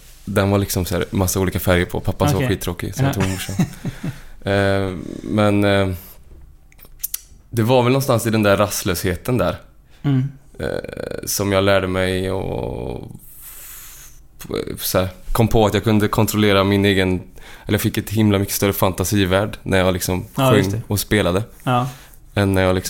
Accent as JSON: {"language": "Swedish", "town": "Uddevalla", "region": "Västra Götaland County", "country": "Sweden", "tie": "born or raised there", "said": "Jag växte upp i Uddevalla i ett höghus första 4 åren på Skogslyckan. Och gatan hette Östavindsvägen."}